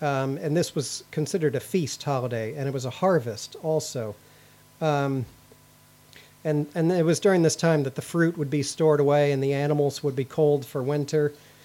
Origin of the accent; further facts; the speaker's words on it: Missouri, United States; But in Missouri, that's my home state